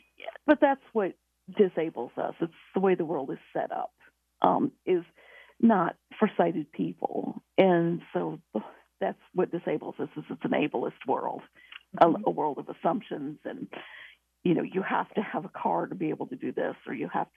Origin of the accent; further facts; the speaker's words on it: Michigan, United States; I grew up in Michigan, and not that that really has much to do with much, except I tend to like colder weather.